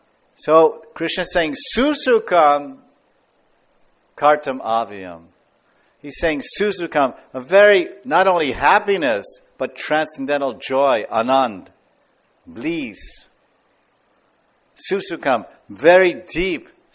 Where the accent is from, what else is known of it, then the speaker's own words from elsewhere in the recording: United States; I want apple pie. I'm American, right? Apple pie.